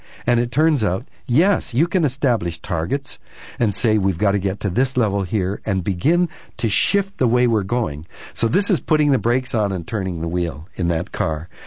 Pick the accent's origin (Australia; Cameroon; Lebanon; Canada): Canada; also born or lived in United States; I can't tell you how painful that was to me as a Canadian, especially because I lived in the States for 8 years